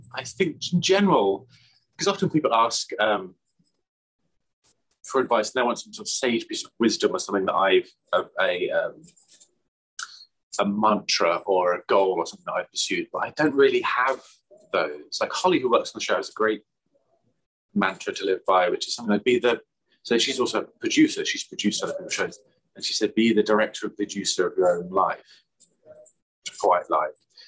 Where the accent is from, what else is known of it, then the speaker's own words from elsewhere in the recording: United Kingdom; It's slightly confusing as a Brit.